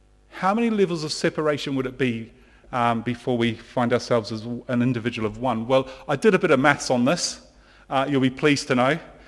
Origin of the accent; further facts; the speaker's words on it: New Zealand; when I come from New Zealand